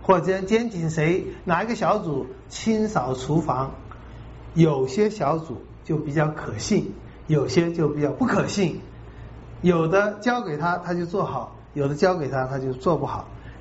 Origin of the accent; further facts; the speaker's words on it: Taiwan; 但是我在小的时候，我们台湾人还不大相信新台币